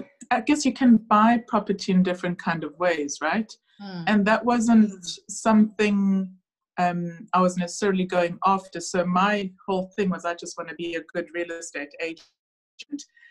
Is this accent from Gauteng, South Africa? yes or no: no; Polokwane, Limpopo, South Africa; moved away as an adult; now in Cape Town, South Africa; is a very, very simple girl. Born and bred in Polokwane. I came to Cape Town to study probably about 2003, straight out of matric.